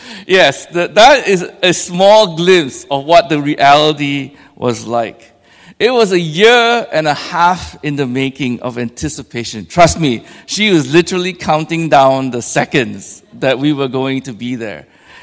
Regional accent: Malaysia; But growing up in Malaysia, where I was born and raised

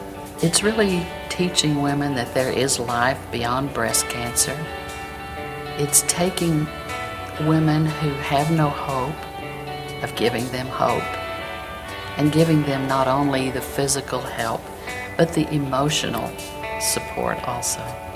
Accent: San Diego, California, United States; I grew up in San Diego in a very poor area.

